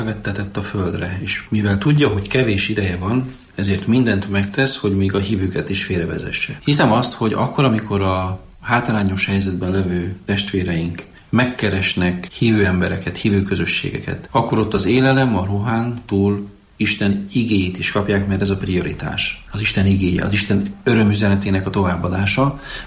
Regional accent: Camăr, Sălaj, Romania; Olyan gyülekezetből származom, egy párciumi faluból, úgy hívják, hogy Kémer

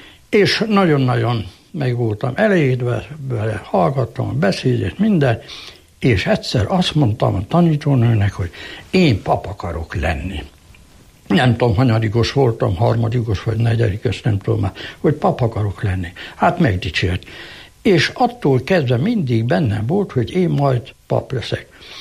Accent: Kisbáhalma, Jász-Nagykun-Szolnok, Hungary; Onnan kezdeném, hogy Kunhegyesen születtem, ez van beírva egyházilag, de valójában Nagybáhalmán születtem. Nagybáhalmát hiába nézi bárki is a térképen, nincs. Még háború előtt lebontották. És akkor Kisbáhalmára költöztünk át.

